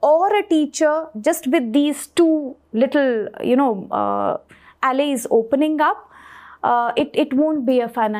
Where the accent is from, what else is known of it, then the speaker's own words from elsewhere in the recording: New Delhi, Delhi, India; Since I was brought up in the Mandi House area where all the cultural centers are there